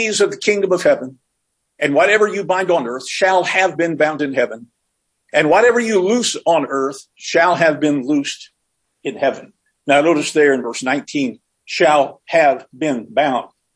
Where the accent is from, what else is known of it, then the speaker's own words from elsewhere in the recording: United States; I'm an American. I'm not going to.